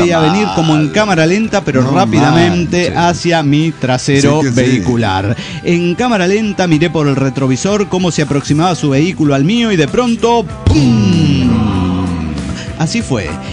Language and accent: Spanish; San Antonio, Texas, United States; de San Antonio, Texas.